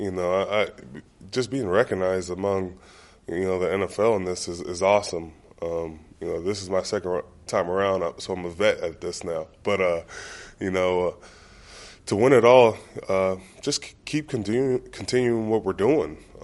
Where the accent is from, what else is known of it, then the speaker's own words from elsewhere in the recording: Pittsburgh, Pennsylvania, United States; born there; You know, I was born in Pittsburgh. I lived here about 6 or 7.